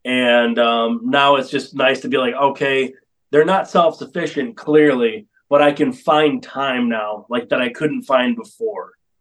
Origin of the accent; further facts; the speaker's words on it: Buffalo, New York, United States; You know, I am from Buffalo, more Niagara County, but, you know, same difference.